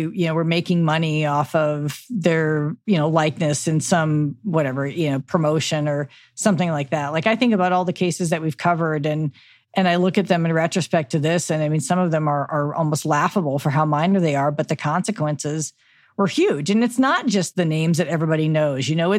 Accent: Midwest, United States; In Kansas, like, I'm from the Midwest.

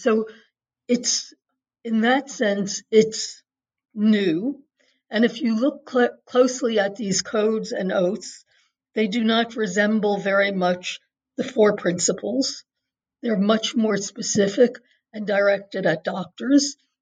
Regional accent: United States; I'm American, so I'm only really fluent in English.

